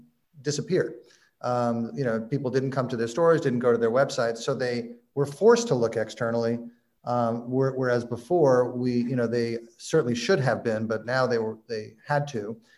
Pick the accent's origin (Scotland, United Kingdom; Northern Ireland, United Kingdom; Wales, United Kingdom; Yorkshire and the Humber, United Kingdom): Scotland, United Kingdom; Glasgow; now in Edinburgh, United Kingdom; I'm from Glasgow for a while and I live in Edinburgh.